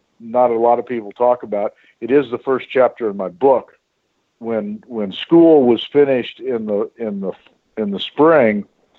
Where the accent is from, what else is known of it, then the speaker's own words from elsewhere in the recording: Calgary, Alberta, Canada; born there; I was born in Calgary.